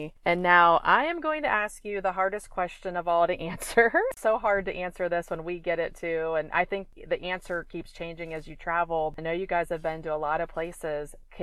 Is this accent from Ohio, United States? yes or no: yes; Ohio, United States; moved away as an adult; also born or lived in Florida, United States; So, you know, we're from Northeast Ohio. We moved to Florida. We spent 15 years there before we started traveling.